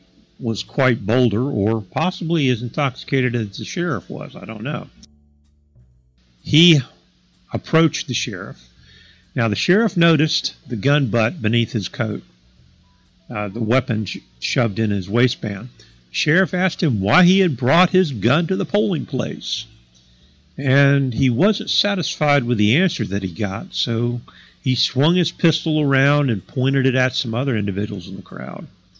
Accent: United States; Now, growing up in Madison County myself, I was told several times that Madison County was a dry county

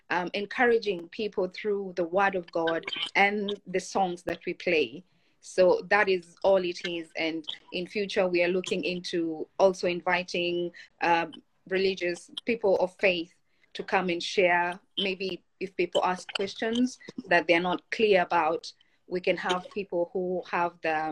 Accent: Kenya; But from where I come from Kenya.

